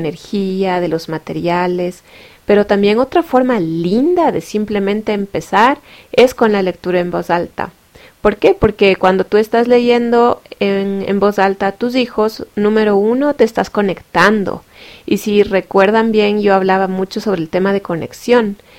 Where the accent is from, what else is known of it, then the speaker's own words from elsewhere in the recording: Ecuador; En mi caso, nosotros somos en Ecuador. Somos de Ecuador.